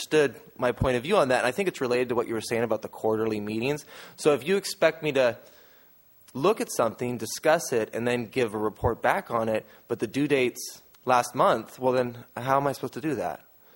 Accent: Ireland; Which is part of why I love living here, to be honest. I'm Irish.

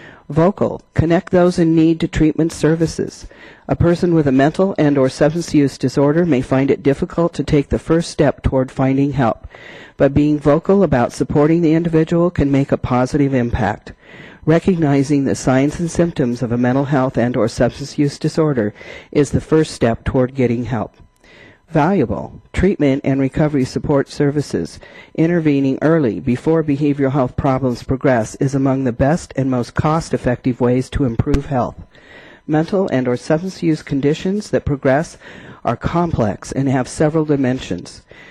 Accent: Cambria, California, United States; I am, I'm from Cambria, and I'm a person in long-term recovery.

